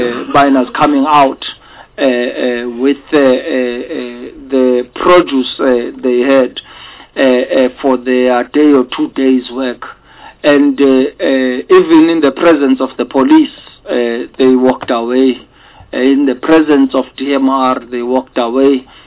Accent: Eastern Cape, South Africa; I mean, I come from the Eastern Cape in the former Transkei, and I've never heard of such a forum.

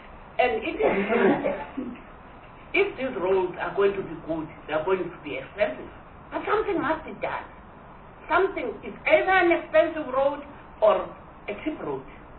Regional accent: Eastern Cape, South Africa; I'm from the Eastern Cape, and there is a project from ESCOM visiting schools

